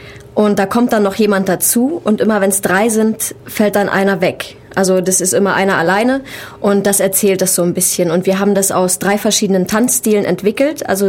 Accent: Saxony, Germany; now in Ulm, Germany; Nein, ich komme aus Sachsen.

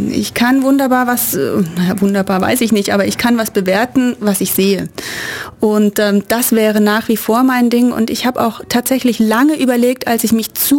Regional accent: Lörrach, Baden-Württemberg, Germany; Ich komme aus Lörrach, also Grenzstadt zu Basel.

